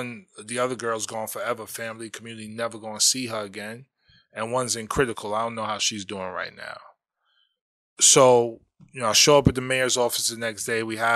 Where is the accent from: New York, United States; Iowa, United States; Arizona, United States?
New York, United States; Manhattan; I'm from Manhattan.